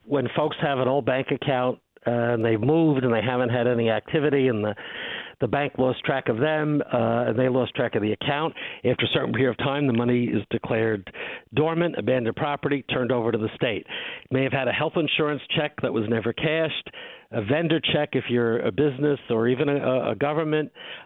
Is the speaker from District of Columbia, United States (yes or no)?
no; Great Neck, New York, United States; I know back in my hometown in Great Neck, I drove by the other day in a restaurant that had been there for as long as I can remember.